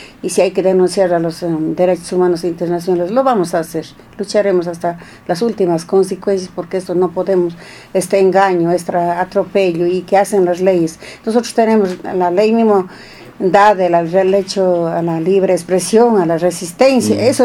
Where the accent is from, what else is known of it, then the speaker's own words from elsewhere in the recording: Molleturo, Azuay, Ecuador; Muevesales, soy de Mayeturu, soy como coordinadora del Frente de Mujeres Defensoras de la Pachamama.